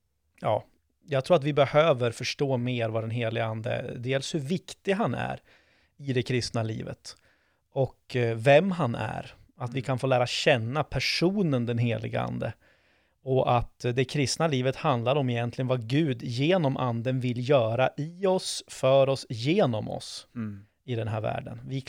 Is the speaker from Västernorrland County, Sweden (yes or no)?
yes; Sundsvall, Västernorrland County, Sweden; Jag kommer från Sundsvall, född och uppväxt där och kvar där än så länge och jobbar som sagt i Pingstkyrkan i Sundsvall på 50%.